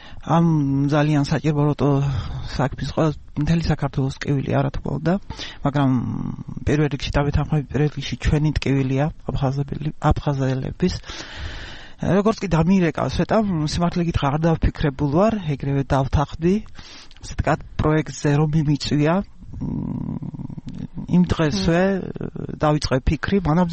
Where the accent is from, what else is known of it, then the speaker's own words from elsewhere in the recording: Abkhazia, Georgia; დედიკო საიდან ხარ? ეს სულ განახლება, სულ აფხაზეთს რო იძახი